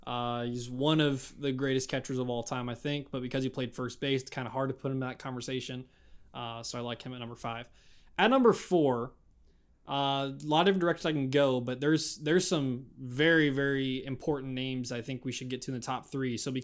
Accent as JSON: {"language": "English", "region": "Midwest", "country": "United States", "tie": "born or raised there", "said": "When I was growing up in the Midwest, I mean, that guy was all people talked about."}